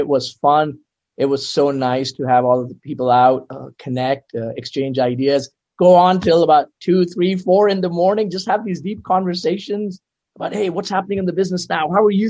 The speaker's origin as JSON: {"language": "English", "country": "India", "lives_now": "United States", "said": "So I'm an Indian, as you can see."}